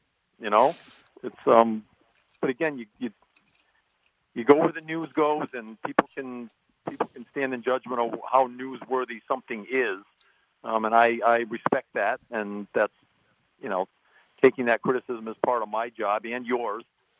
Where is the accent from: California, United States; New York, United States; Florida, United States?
New York, United States; Whitehall; And by the way, I grew up in Washington County in Whitehall.